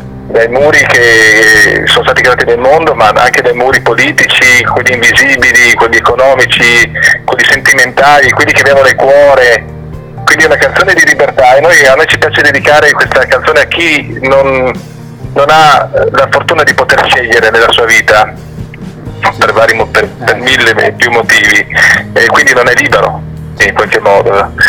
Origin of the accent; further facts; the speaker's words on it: Trieste, Friuli-Venezia Giulia, Italy; io sono di Trieste, no?